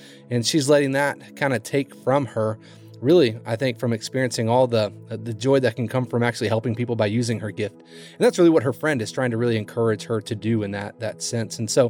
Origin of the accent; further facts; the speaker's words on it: Kentucky, United States; Now, growing up in Kentucky, we had 3 wood-burning stoves growing up.